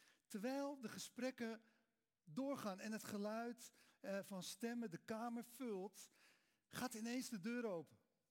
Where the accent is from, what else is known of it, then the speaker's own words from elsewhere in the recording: Amsterdam, North Holland, Netherlands; Een deel van mijn jeugd heb ik gewoond in de Amsterdamse Bijlmermeer.